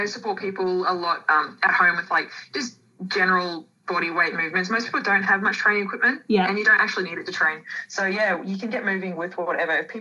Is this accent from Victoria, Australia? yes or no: no; Queensland, Australia; I was about 9 hours north of Brisbane.